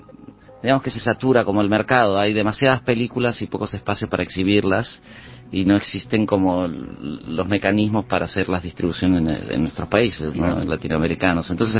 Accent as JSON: {"language": "Spanish", "country": "Uruguay", "said": "Tanto yo como mi mujer, que es la co-guionista y autora del cuento, somos uruguayos"}